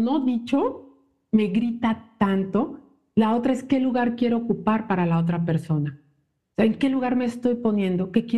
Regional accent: Mexico City, Mexico; born there; No, nací en Ciudad de México, pero yo me siento zacatecana.

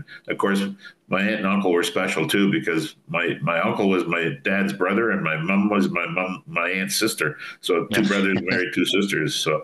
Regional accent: Preston, Ontario, Canada; we immigrated from Germany in 1955. My parents, they decided that they would

